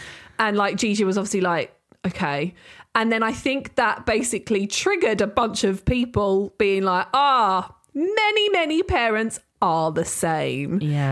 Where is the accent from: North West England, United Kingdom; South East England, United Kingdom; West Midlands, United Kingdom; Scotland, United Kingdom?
South East England, United Kingdom; Maidstone; Darling, I'm from Maidstone, not Medway, so we'll talk.